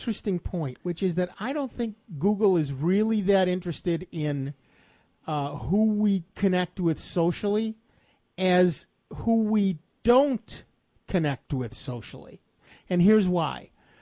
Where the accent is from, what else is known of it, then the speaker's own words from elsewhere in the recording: United States; I'm an American. We don't learn foreign languages. We just shout louder till you get it.